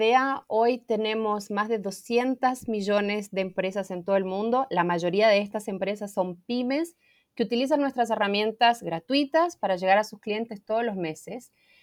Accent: Argentina; now in Brazil; Yo estoy basada en Brasil, pero soy argentina y desde aquí cuido toda la región.

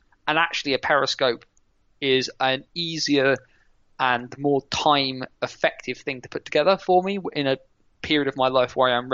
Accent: United Kingdom; I never say I'm English or anything else. I say I'm British because I am part English, part Welsh, and part Irish.

